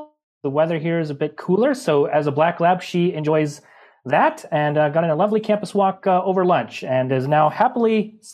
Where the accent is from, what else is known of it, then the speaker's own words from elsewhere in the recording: Washington, United States; I grew up in Southeast Washington State near the Idaho-Washington border